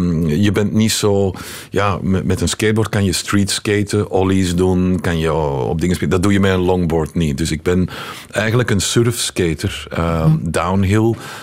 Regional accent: Leuven, Flemish Brabant, Belgium; Ik ben opgegroeid in Heverlee Hills, Leuven.

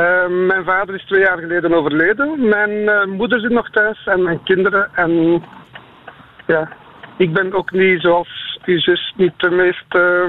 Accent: Brussels, Belgium; Ik ben niet uit Mortsel, uit Brussel.

